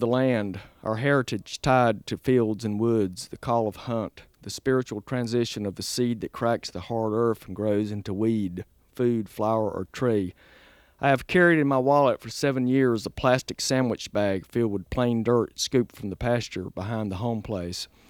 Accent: Southern United States, United States; Well, I don't know being Southern, but just having this, like I say, love of the land and of family, which I think is very Southern, family ties

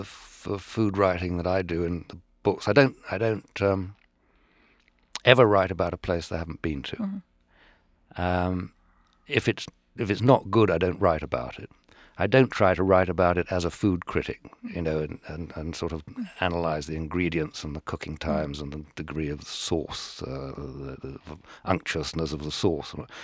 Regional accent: United Kingdom; It was by luck, because as most English people do, when we used to come on vacation to France, we just point the cars and go as fast as we could down to the beach and the coast

